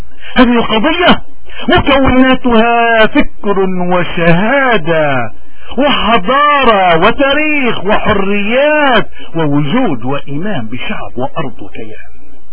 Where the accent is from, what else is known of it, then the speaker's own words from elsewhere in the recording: Lebanon; نحن أبناء لبنان